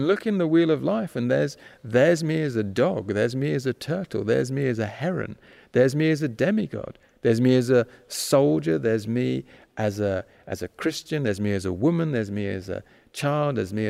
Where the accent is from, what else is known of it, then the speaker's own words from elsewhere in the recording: United Kingdom; I am British, that's my nationality.